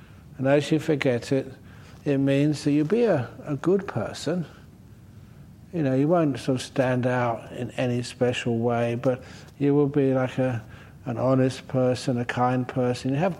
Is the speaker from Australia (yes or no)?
yes; Australia; And I said, I am from Australia.